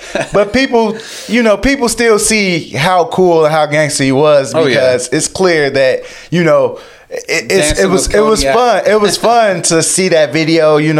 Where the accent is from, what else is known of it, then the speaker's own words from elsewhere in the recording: Chicago, Illinois, United States; And I mean, being from the Chicago area, inner city youth experiencing, you know, really harsh circumstances.